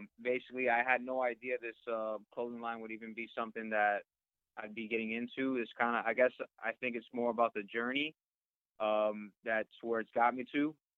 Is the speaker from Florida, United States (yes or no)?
yes; Miami, Florida, United States; But before I got here, I grew up in Miami.